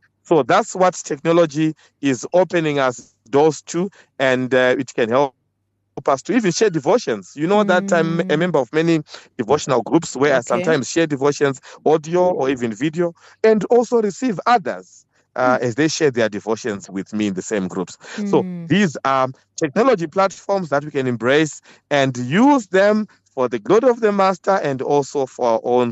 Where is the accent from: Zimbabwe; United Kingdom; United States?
Zimbabwe; It's been popular even in my home country, Zimbabwe.